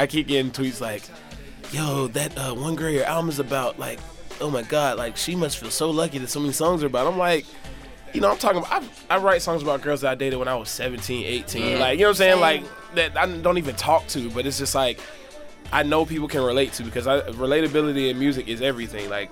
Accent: East Point, Georgia, United States; I'm from East Point, I went to school like all around the city, so I've dealt with literally every demographic in Atlanta.

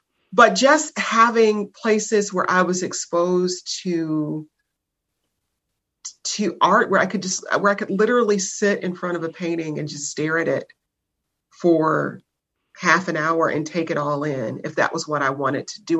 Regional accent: Detroit, Michigan, United States; And I loved growing up in Detroit. Our neighborhood was really close knit.

